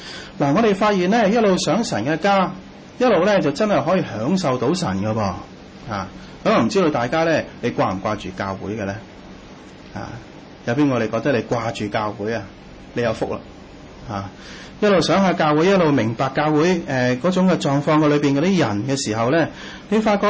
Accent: China; 我哋中国人咧话睹物就能够思人啦，系嘛？

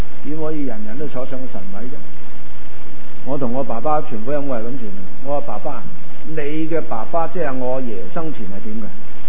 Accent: China; 但係我哋中國人咧拜祖先咧，佢叫咩名又唔知，佢做緊乜都唔知

